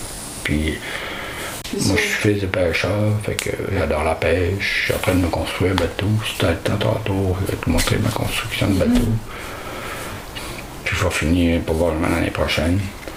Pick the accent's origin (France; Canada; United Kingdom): Canada; Pointe-au-Loup, Quebec; C'est une famille de 10 enfants. Je suis né ici à Pointe-au-Loup. J'ai eu des enfants ici à Pointe-au-Loup, puis j'espère finir mes jours ici. J'ai 60 ans